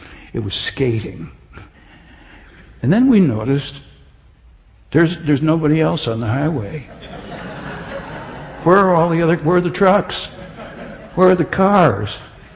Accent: Midwest, United States; also born or lived in Canada / Northeast; I grew up in the Midwest. I used to live in Canada. I've lived in the Northeast.

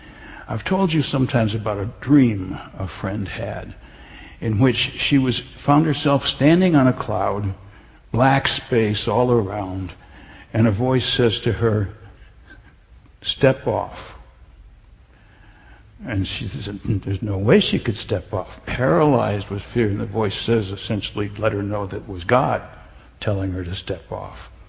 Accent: Midwest, United States; also born or lived in Canada / Northeast; I grew up in the Midwest. I used to live in Canada. I've lived in the Northeast.

